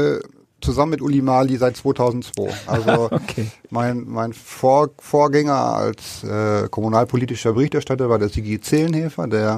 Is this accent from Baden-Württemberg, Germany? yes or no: no; Osnabrück, Lower Saxony, Germany; Ich bin aus Niedersachsen, aus Osnabrück